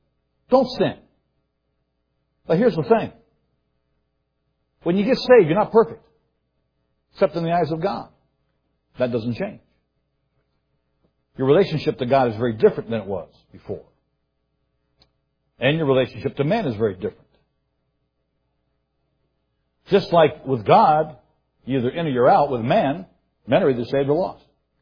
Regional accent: New York, United States; I grew up in New York State, and as far as I know, in 20 years, I never heard a gospel presentation.

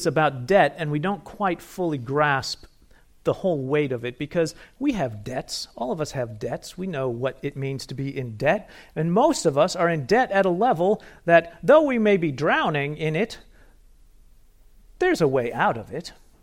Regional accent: Ohio, United States; So I grew up in Northern Ohio. Amy and I did. Every summer we would go to Cedar Point, the amazement park.

